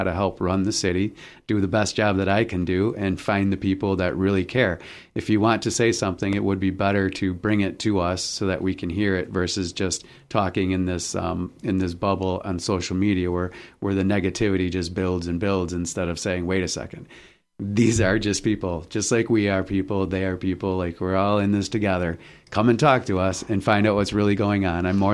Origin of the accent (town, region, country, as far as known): New Berlin, Wisconsin, United States; born or raised there